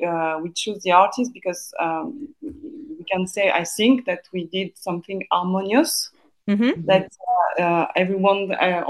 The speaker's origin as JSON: {"language": "English", "region": "Hauts-de-France", "country": "France", "second_language": "English", "said": "the region is Picardy, so it's between North and Paris. So when I say to the Italian people that I'm from North of France"}